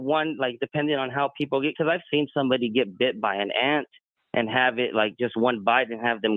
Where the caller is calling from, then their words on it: Texas, United States; Hey, fakeologist. … from Texas.